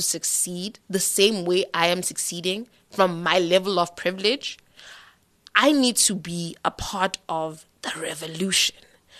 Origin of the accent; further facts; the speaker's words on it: Johannesburg, Gauteng, South Africa; now in Port Elizabeth, South Africa; I'm from Joburg, so homelessness is something that I'm very familiar with, yes.